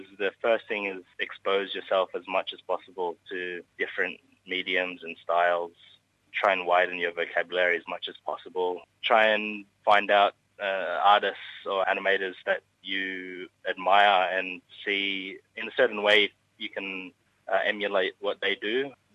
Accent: Philippines; as a Filipino

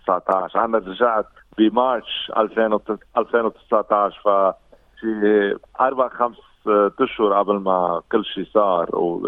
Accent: Lebanon

